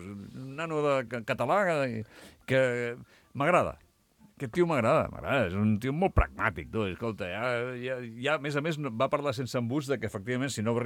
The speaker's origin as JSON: {"language": "Catalan", "region": "Catalonia", "country": "Spain", "said": "sóc català i sóc un tio que no té glamour i sóc bajito gordito"}